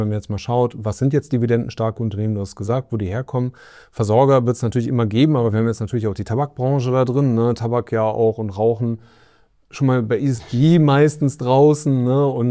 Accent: Cologne, North Rhine-Westphalia, Germany; mich als Kölner

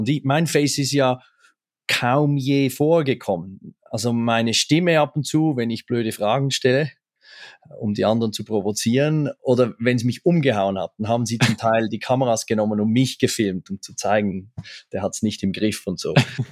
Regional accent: Switzerland; ich komme da aus der Schweiz, da ist alles immer schön sicher.

